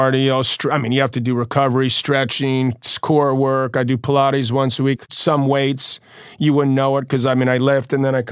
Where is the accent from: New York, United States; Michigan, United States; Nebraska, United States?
New York, United States; Queens; and we're both from Queens, which I don't think is ever going to happen. Two kids from Queens playing the finals of the U.S. Open.